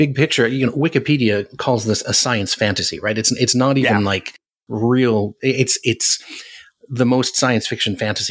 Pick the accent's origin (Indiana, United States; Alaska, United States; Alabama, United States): Alaska, United States; Anchorage; I'm from Alaska originally, and it talks about, I think his mother is on Elmendorf Air Force Base, which is in Anchorage, which is where I grew up.